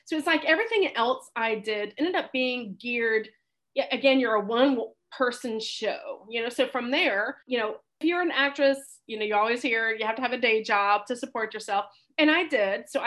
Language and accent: English; the South, United States; So I grew up in the South and went on mission trips growing up